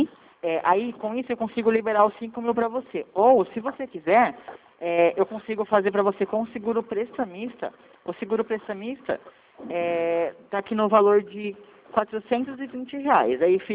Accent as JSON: {"language": "Portuguese", "town": "Piracicaba", "region": "São Paulo", "country": "Brazil", "said": "eu sou de Piracicaba, o escritório aqui é em Piracicaba"}